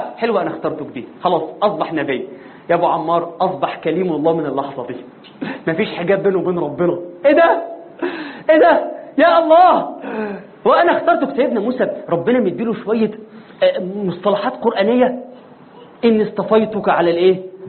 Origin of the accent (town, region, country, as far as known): Egypt